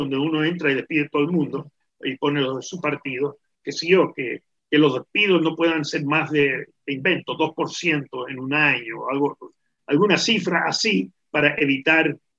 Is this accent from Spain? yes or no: no; United States; como tú sabes, nací, me crié en Estados Unidos